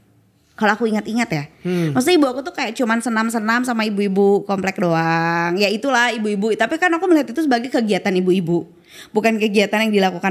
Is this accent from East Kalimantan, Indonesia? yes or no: no; Bandung, West Java, Indonesia; Kalau di daerah aku tuh ya di ujung Berung tuh banyak banget ya